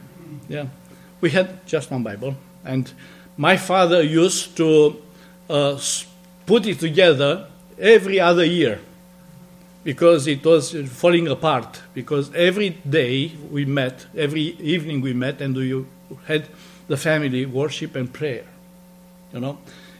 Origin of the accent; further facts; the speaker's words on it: Romania; born there; English is a second language; And both of us, you were born in Romania. You'll never guess from my accent.